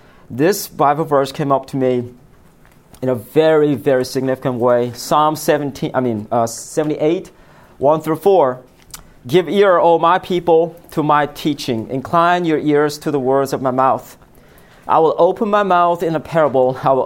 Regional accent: South Korea; I am from South Korea. We just finished the Winter Olympic game. But I am fourth generation Christian, third generation pastor, minister.

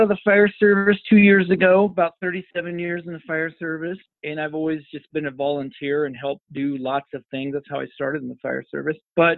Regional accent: Oregon, United States; Well, since I'm a lot older than you guys, I grew up in Eastern Oregon.

